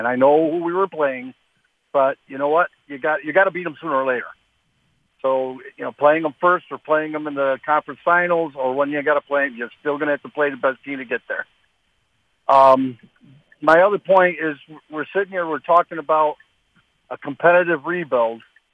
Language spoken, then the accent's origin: English; New York, United States; I played hockey since I was 8 years old. I'm from New York originally. That's all we do in the winter.